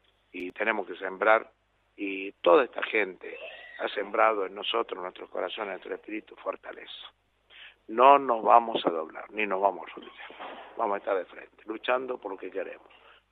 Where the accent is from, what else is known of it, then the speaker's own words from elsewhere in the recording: La Rioja, Argentina; Y somos riojanos.